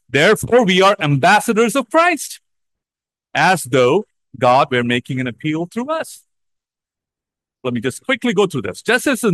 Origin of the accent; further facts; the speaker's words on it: India; now in United States; as we live in America, initially when we come from India. Then we get our citizenship and it goes on.